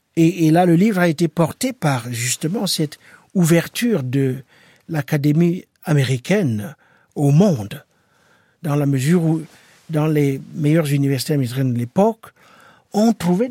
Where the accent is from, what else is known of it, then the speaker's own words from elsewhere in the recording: Cameroon; moved away; Moi, j'ai grandi au Cameroun à l'époque où on prenait au sérieux l'idée de construire son propre pays.